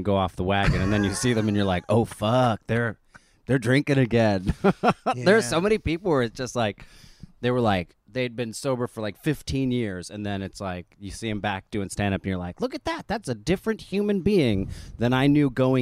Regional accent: Asbury Park, New Jersey, United States; No, Central. Asbury Park.

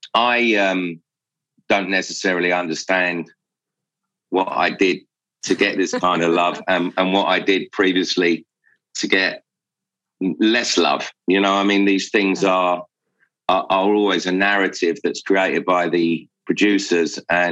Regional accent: London, United Kingdom; I had a great childhood.

